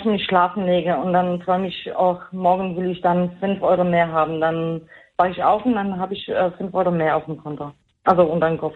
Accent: Poland; ich komme aus Polen

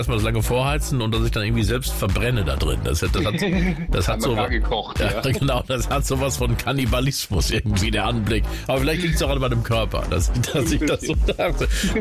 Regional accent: Rhineland-Palatinate, Germany; Ich kenne das ja nur aus dem Dorf. Ich komme aus dem Westerwald. Da ist es auch ein ähnlich großes oder kleines Dorf.

